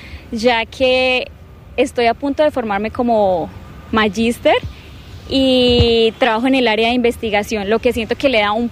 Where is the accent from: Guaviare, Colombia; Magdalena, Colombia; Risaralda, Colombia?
Guaviare, Colombia; El Retorno; born there; Soy nacida en el Guaviare, en el Retorno específicamente, y soy egresada de la institución educativa Alfonso López Pumarejo. En el año 2012.